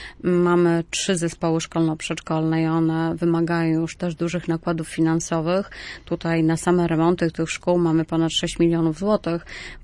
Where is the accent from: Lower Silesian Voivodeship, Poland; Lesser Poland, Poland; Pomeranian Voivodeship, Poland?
Pomeranian Voivodeship, Poland; Dębnica Kaszubska; Ja jestem z Dębnicy Kaszubskiej od urodzenia.